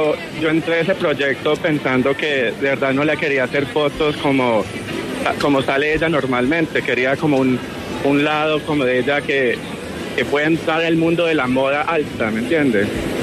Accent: Miami, Florida, United States; now in New York, United States; yo nací aquí en Nueva York, toda mi familia, mis padres son de Pereira y me crié en Miami y después ya me mudé aquí a Nueva York hace como 7 años.

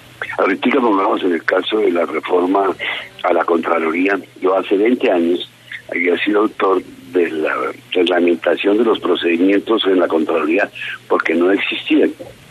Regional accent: Bogotá, Bogotá D.C., Colombia; born there; porque yo nací en Bogotá, no nací en Santa Fe

